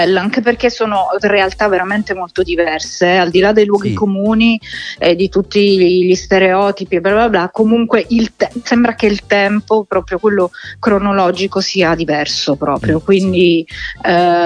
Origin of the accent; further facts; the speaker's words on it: Gorizia, Friuli-Venezia Giulia, Italy; born there; also born or lived in Milan; now in Catania, Italy; io sono un miscuglio, sono nata a Gorizia